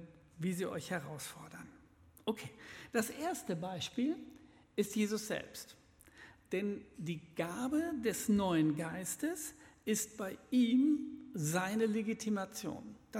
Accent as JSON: {"language": "German", "town": "Gütersloh", "region": "North Rhine-Westphalia", "country": "Germany", "said": "Also ich komme aus Gütersloh"}